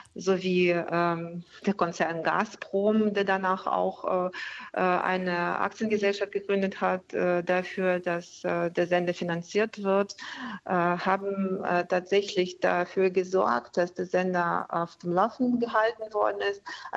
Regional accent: Lipetsk, Lipetsk Oblast, Russia; wie zum Beispiel meine Heimatstadt Lipezk

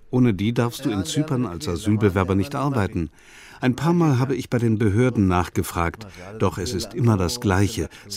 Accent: Syria; German is a second language; now in Germany; Darauf, woher kommst du denn? Ich, aus Syrien. Oh, wir vergeben keine Wohnungen an Flüchtlinge.

